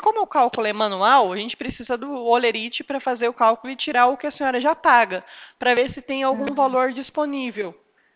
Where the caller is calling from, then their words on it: Presidente Prudente, São Paulo, Brazil; nós estamos entrando em contato com alguns funcionários aí da Prefeitura de Bastos, nós somos aqui de Prudente.